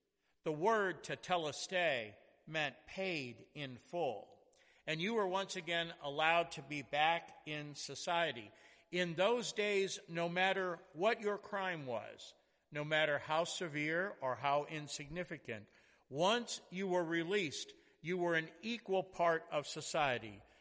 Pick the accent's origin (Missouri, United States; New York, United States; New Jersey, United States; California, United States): Missouri, United States; St. Louis; I grew up in South St. Louis City, and I lived in a fairly homogeneous neighborhood.